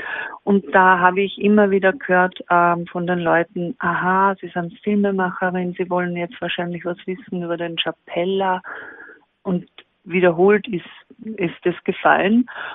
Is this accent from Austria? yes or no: yes; Upper Austria, Austria; now in Vienna, Austria; Ich lebe jetzt in Wien, aber ich bin aufgewachsen im Innviertel in Oberösterreich.